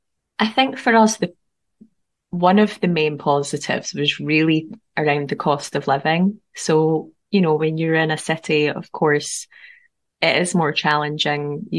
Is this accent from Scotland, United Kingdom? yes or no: yes; Scotland, United Kingdom; born there; also born or lived in Edinburgh; Yes, I was born in Scotland, yeah, live in Scotland.